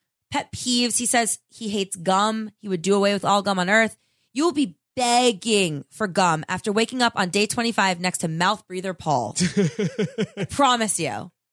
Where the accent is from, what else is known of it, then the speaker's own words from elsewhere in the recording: Oklahoma, United States; For years, my hometown of Oklahoma had a sign that said the home of Chris Hammonds.